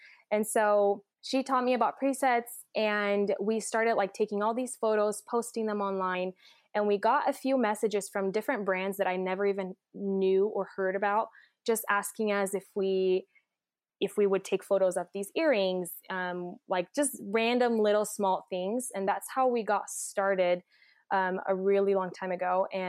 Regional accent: Brazil; I grew up in Brazil, so money was very limited in my family.

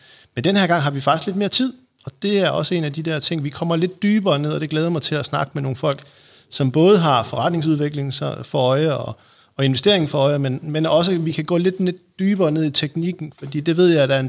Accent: Jutland, Denmark; som jyde, sådan rigtigt at komme ind i København

